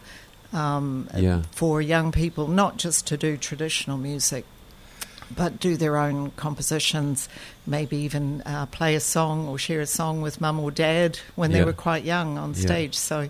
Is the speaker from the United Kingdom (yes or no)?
no; Ontario, Canada; my parents are Kiwis, but I grew up in Canada, in Ontario, which has a very strong Scottish influence on the population